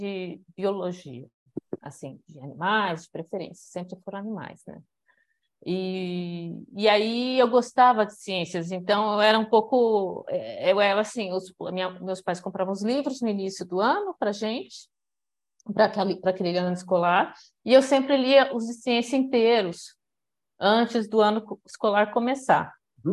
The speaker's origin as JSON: {"language": "Portuguese", "town": "Sorocaba", "region": "São Paulo", "country": "Brazil", "tie": "born or raised there", "also_born_or_lived": "Angola", "said": "Eu cresci em Sorocaba, sou refugiada, filha de refugiados, eu sou angolana, na verdade. E a minha família veio para cá fugindo da Guerra Civil de Angola. Então, mas eu vim bem pequenininha, aí cresci em Sorocaba."}